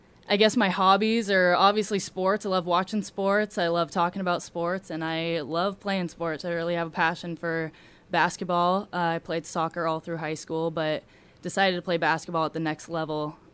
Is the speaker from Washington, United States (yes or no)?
yes; Sammamish, Washington, United States; So I am from Sammamish, Washington. I attended Skyline High School, which local people may know is a big sports school.